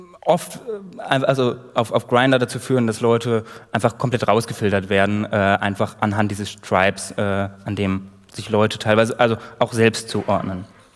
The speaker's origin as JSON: {"language": "German", "town": "Münster", "region": "North Rhine-Westphalia", "country": "Germany", "said": "ich komme aus Münster, da ist nichts mehr"}